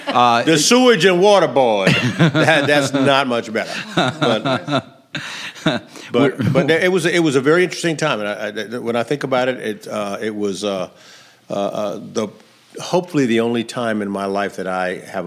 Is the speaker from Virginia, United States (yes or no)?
no; New Orleans, Louisiana, United States; When I say I'm from New Orleans, and you know, I could be in Tallinn, Estonia.